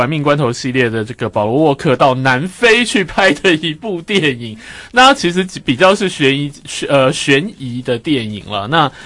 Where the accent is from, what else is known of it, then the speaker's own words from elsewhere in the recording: Taiwan; 再加上台湾身为台湾人，应该要对他有点关心